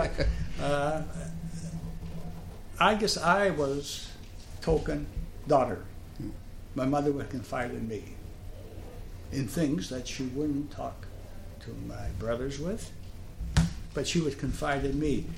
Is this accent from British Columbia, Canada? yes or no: yes; Vancouver, British Columbia, Canada; born there; In the East End of Vancouver.